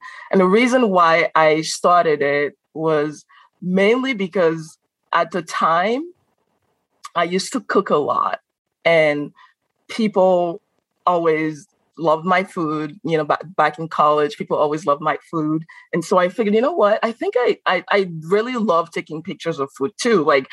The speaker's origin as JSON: {"language": "English", "country": "Benin", "tie": "born or raised there", "moved": "as an adult", "lives_now": "United States", "said": "And I grew up in Benin. I grew up there. Spent about 20 years there before moving to the U.S. And when I came to the U.S. back in 2018"}